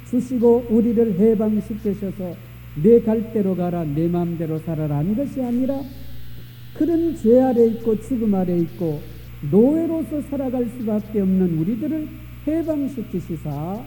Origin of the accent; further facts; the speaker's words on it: South Korea; born there; 여러분과 저는 한국에서 태어나서 한국 사람이요 한국 국적입니다.